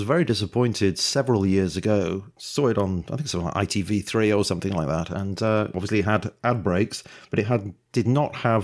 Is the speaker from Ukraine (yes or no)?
no; United Kingdom; Oh, sorry, I'm very British, aren't I?